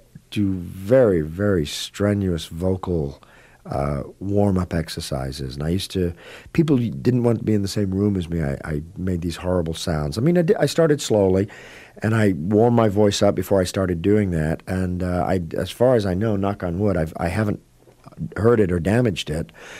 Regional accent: England, United Kingdom; That just comes, I think, from possibly being born and raised in England, perhaps, or I just do tend to enunciate.

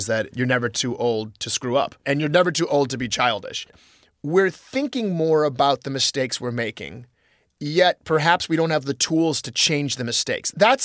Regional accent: Midwest, United States; I'm from the Midwest, so I always assumed, well, I have to think badly of myself because that's being humble.

